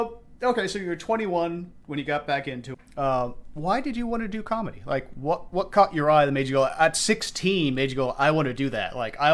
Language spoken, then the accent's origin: English; California, United States; I'm originally from California